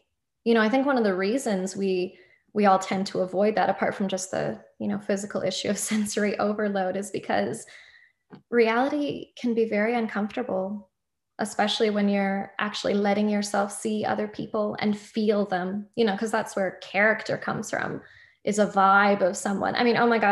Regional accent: Edmonton, Alberta, Canada; Growing up in Edmonton was a low point of resonance for me. I never felt at home here.

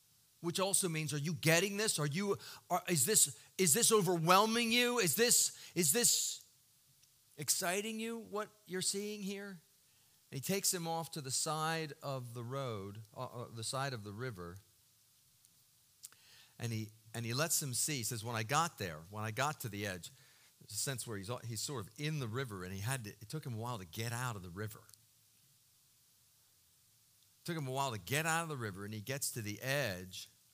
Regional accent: Baltimore, Maryland, United States; I grew up in Baltimore, and we are, my son and I are big Ravens fans.

